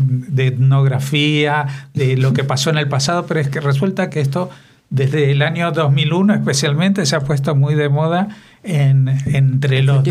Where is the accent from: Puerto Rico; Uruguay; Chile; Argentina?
Argentina; yo, como vengo de Argentina, un poquito recuerdo